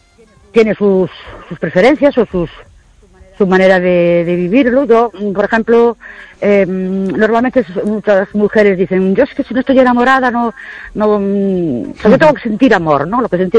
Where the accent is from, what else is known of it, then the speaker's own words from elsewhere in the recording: Ourense, Galicia, Spain; de Ourense, hoy os llamo desde la Reserva Nativa Norteamericana de los Indios, Arapahoe.